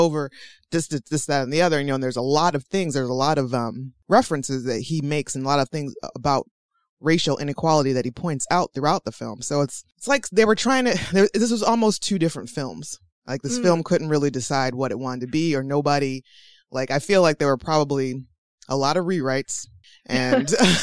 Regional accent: Toledo, Ohio, United States; that actress is from Toledo, Ohio, my hometown

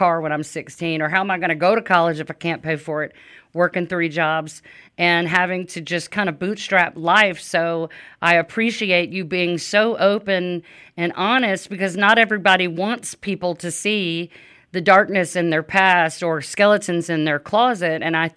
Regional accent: Louisiana, United States; wasn't raised in Alabama, so I can't claim this. I mean, Louisiana's not any better

